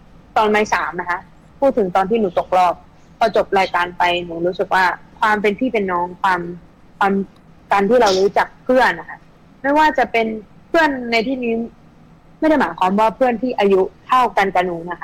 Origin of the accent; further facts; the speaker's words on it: Isan, Thailand; คือเราเองเป็นลูกอีสานอยู่แล้ว